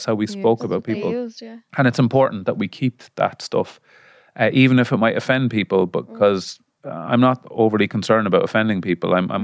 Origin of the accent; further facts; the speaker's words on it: Mullingar, Leinster, Ireland; I grew up in Mullingar